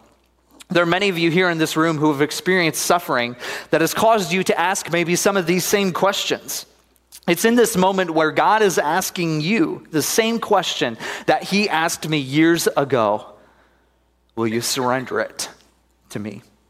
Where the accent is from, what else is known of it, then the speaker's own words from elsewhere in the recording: Northeast, United States; I'm here from the Northeast, so there wasn't really anything until I met Pastor Eric